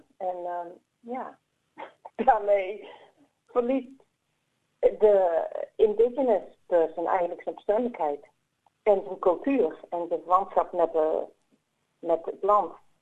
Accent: Netherlands; daarin was getraind als Nederlander

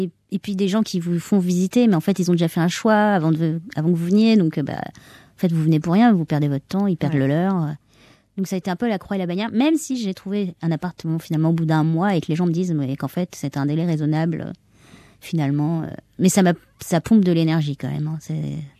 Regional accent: France; now in Australia; je suis française, je suis une étrangère.

